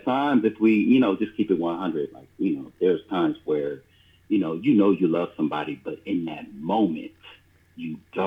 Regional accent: East Coast, United States; also born or lived in California; Well, let's see. My father came to California. I'm from the East Coast.

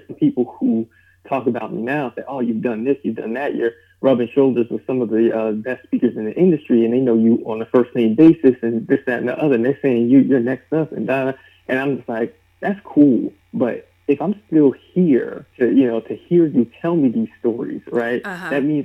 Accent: Jersey City, New Jersey, United States; So I'm originally from Jersey City. That's where all my family's from. And growing up in that area, you know, poverty stricken. I lived on Martin Luther King Drive.

